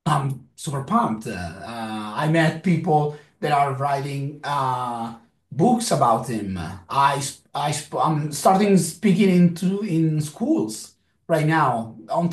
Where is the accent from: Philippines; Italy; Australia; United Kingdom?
Italy; Turin, Piedmont; English is a second language; now in United States; So I'm from Torino.